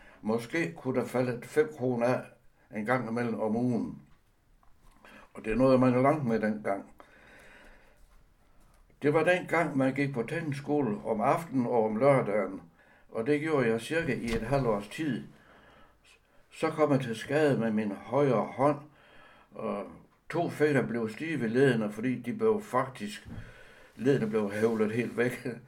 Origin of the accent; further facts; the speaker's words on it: Starup, Region of Southern Denmark, Denmark; born there; Jeg er født i Starup, Tofterup i 1938. Min far var tidligere stationsmester ved jernbanen, og min mor, hun passede en lille butik sammen med 5 børn.